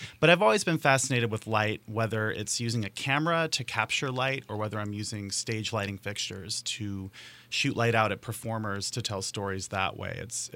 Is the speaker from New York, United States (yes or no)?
no; East Chicago, Indiana, United States; Born and raised in East Chicago, and I've always been fascinated with light.